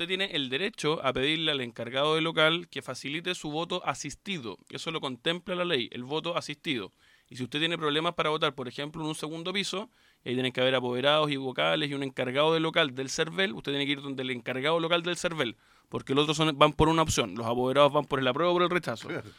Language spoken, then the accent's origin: Spanish; Chile; porque insisto, somos todos chilenos.